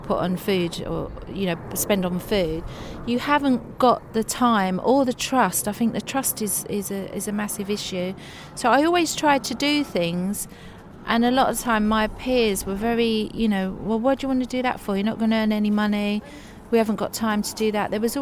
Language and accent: English; South East England, United Kingdom; I grew up in Kent, but I used to go home to my dad's weekends.